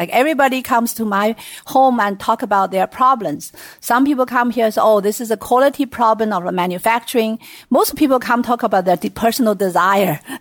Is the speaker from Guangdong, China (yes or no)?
no; Sichuan, China; English is a second language; I was born and raised in Sichuan province. There's a little town called Bigfoot.